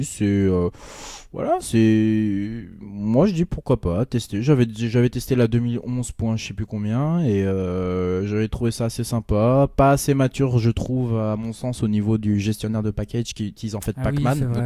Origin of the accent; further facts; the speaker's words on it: France; je suis français quand même.